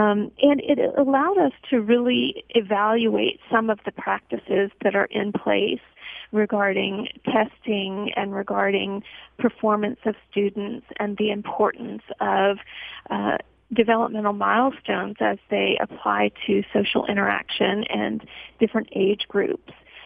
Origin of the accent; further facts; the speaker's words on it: New Orleans, Louisiana, United States; I'm originally from New Orleans, and if there is a place in the world that helps you to recognize need, there is quite a bit of poverty in New Orleans